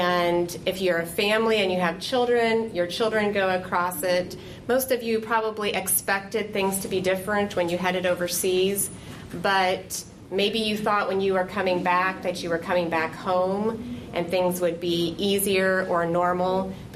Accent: Indiana, United States; now in Colorado, United States; moved from, I grew up in Indiana, moved to Colorado, Africa, Colorado here

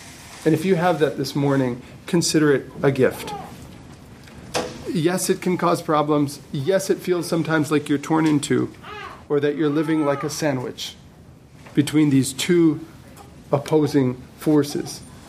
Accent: Guatemala; as a third culture kid growing up in Guatemala, I have this little theory

